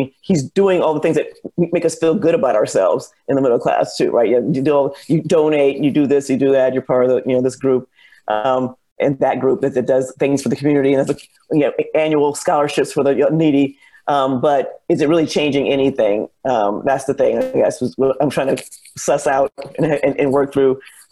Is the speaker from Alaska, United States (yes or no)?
no; California, United States; now in Austin, United States; And then I'm from California.